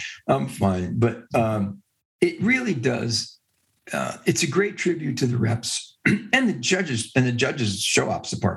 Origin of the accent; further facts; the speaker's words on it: Canada; I know what I'm thinking. I'm Canadian. I got a shot.